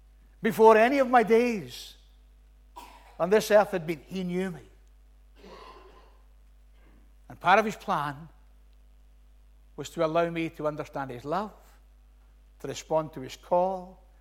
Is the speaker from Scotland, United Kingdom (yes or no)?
yes; Glasgow, Scotland, United Kingdom; I was born in Staub Hill Hospital 4 days after Christmas, 29th of December, 1962. You can do the maths. I was taken home to a room and kitchen in Springburn, where my mum, my dad, my two older brothers lived.